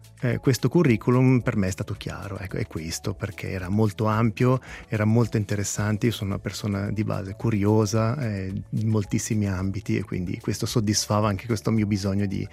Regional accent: Gordolo, Ticino, Switzerland; io sono cresciuto a Gordolo, quindi sono un Verzasca d'infora, no?

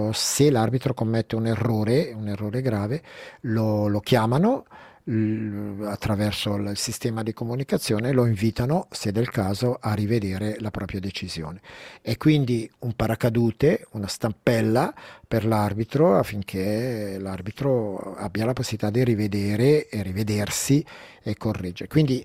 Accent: Ticino, Switzerland; magari anche come ticinese

